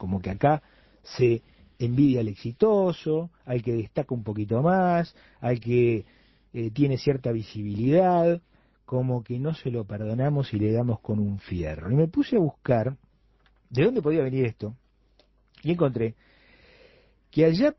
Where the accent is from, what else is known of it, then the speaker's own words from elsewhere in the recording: Uruguay; cómo somos los uruguayos